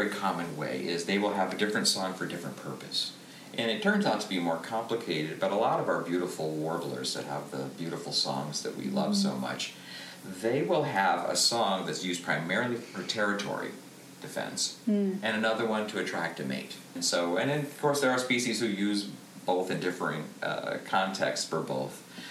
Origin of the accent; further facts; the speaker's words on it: Wisconsin, United States; In Wisconsin.